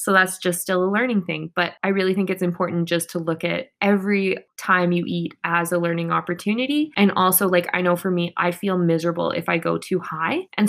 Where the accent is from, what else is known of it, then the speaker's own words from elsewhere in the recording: Canada; especially as being a Canadian